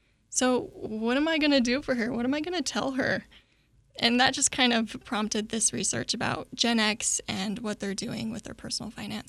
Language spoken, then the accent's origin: English; St. George, Utah, United States; I work here at the university in the accounting department. I'm originally from Southern Utah, St. George area.